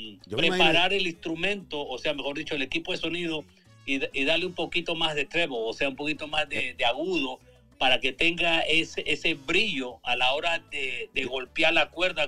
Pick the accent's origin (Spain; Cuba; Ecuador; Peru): Peru; Callao; born there; Yo nací en el Callao, o sea...